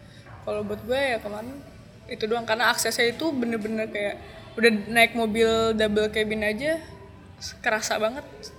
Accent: West Nusa Tenggara, Indonesia; Sekarang kampung saya lagi rusak, lagi jelek. Cuman kami insya Allah siap buat bangkit lagi.

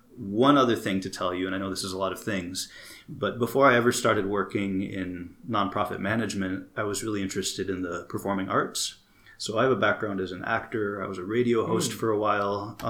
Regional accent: Minneapolis, Minnesota, United States; So I really consider the Twin Cities, especially Minneapolis, to be my hometown, if anywhere is.

